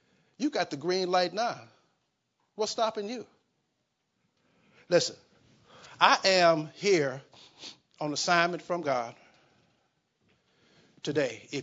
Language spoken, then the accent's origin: English; St. Louis, Missouri, United States; I don't come from Tarsus. I come from Homer Phillips in St. Louis.